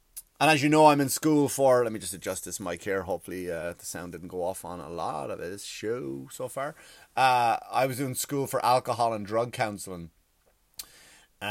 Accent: Ireland; But we're Irish, we don't give a shit.

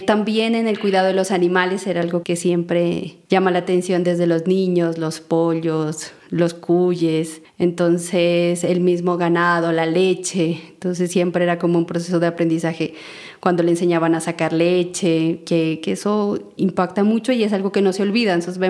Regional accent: Nariño, Colombia; yo soy de un municipio cercano acá a la ciudad de Pasto, del departamento de Nariño, que está ubicado al sur de Colombia. Soy la quinta hija de 10 hijos, 9 están con vida, y en un entorno de una familia campesina, agricultora.

